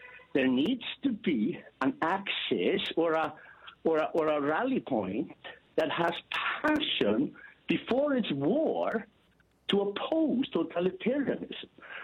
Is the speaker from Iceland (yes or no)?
yes; Iceland; English is a second language; because I come from Iceland, and that's not the answer